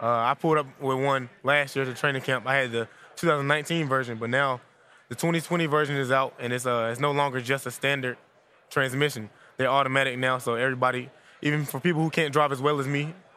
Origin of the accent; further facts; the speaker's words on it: North Carolina, United States; North Carolina. No traffic.